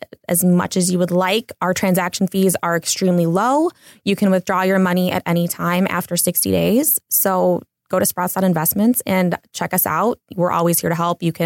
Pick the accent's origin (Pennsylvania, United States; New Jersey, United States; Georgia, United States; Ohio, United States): Ohio, United States; Cleveland; So I'm a huge sports fan because I'm from Cleveland and I essentially get free things in exchange for watching basketball games and buying merchandise.